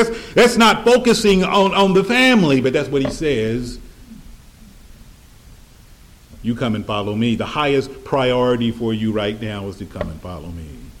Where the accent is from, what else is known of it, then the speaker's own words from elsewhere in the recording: Missouri, United States; moved away as an adult; also born or lived in Atlanta, Georgia; When I graduated from college, I moved from my home state of Missouri to Atlanta, Georgia.